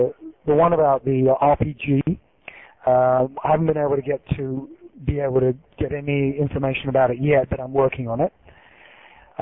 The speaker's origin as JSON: {"language": "English", "region": "London", "country": "United Kingdom", "moved": "yes", "lives_now": "United States", "said": "Yeah, I'm a Londoner."}